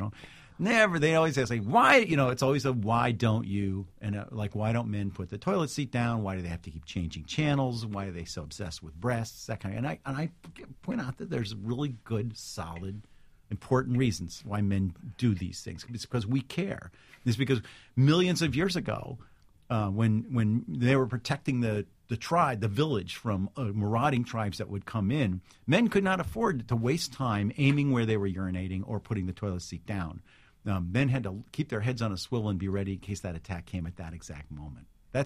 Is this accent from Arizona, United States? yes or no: no; Armonk, New York, United States; When I was growing up in Armonk, New York, I was in the Armonk Little League for years, and no parents came.